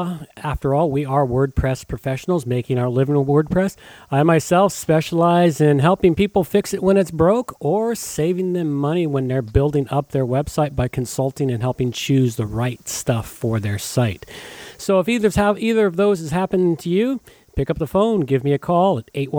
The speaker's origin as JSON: {"language": "English", "country": "Canada", "said": "from the Great White North."}